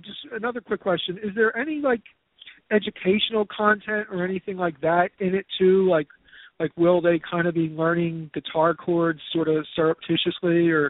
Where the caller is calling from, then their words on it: Philadelphia, Pennsylvania, United States; Hey, Simon. … calling from Philadelphia.